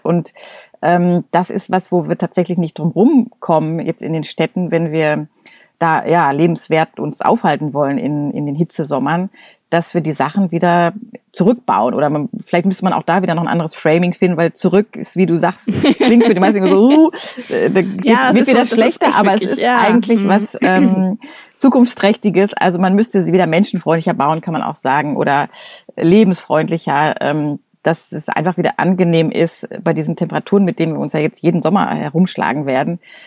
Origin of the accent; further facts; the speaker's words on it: North Rhine-Westphalia, Germany; Ich komme aus dem Ruhrgebiet